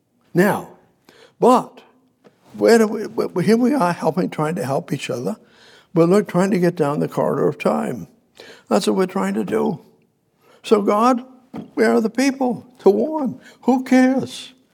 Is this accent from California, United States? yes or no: no; Massachusetts, United States; I was raised in Methodist Church up in Massachusetts and all of that.